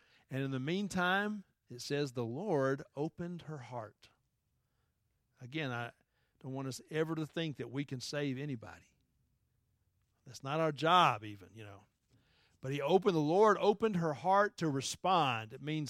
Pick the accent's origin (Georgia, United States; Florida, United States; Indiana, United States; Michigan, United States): Georgia, United States; Atlanta; Now, me, I'm from Atlanta. I don't trust any stranger walking up saying, hey, come to my hotel.